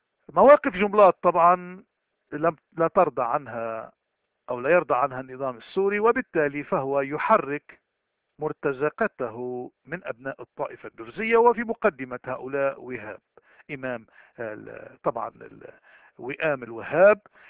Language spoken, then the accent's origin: Arabic; Lebanon; عندنا بلبنان